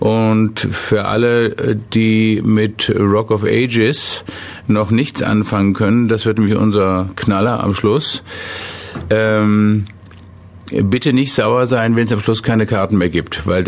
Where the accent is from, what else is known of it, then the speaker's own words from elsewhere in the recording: Baden-Württemberg, Germany; Ich bin ja im Kreis Nürtingen als Kind aufgewachsen.